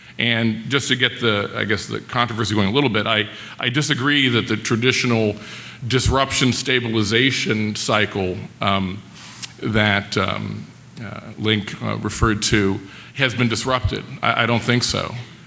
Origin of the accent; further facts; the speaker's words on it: Boston, Massachusetts, United States; It's not a wicked problem because I'm from Boston and we like to say wicked in front of things.